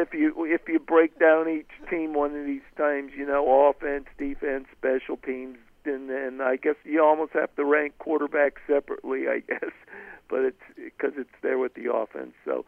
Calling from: Pennsylvania, United States

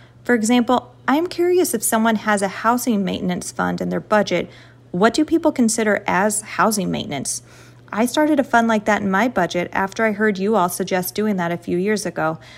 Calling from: Columbia, Missouri, United States; I am calling from Columbia, Missouri.

